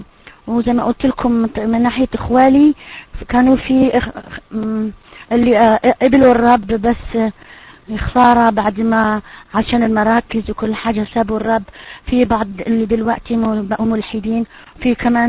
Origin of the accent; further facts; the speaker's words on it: Algiers, Algiers Province, Algeria; انا زي ما قال الاخ من الجزائر، ولدت في الجزائر العاصمة، وكبرت وعشت هناك كتير، ومن عيلة طبعا مسلمة.